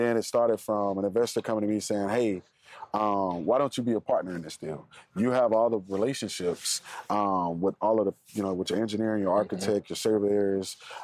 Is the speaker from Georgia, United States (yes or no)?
yes; Waverly Hall, Georgia, United States; But it's a town called Waverly Hall, Georgia.